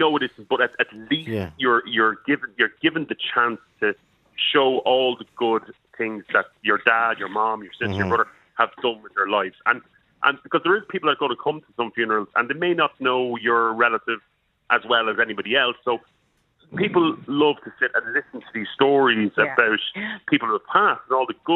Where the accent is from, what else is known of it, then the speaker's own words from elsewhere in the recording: Kentstown, County Meath, Ireland; I'm from Kentstown, just outside Navan.